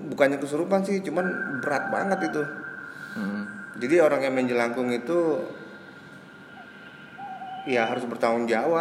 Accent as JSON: {"language": "Indonesian", "region": "Jakarta", "country": "Indonesia", "tie": "born or raised there", "said": "Dulu tuh di daerah gue, di Jakarta Barat, kalau malam pada ngumpul."}